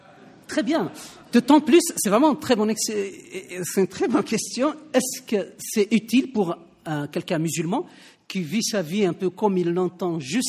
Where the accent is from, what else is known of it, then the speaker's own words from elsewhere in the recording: Algeria; j'ai grandi en Algérie et j'ai grandi dans une famille musulmane.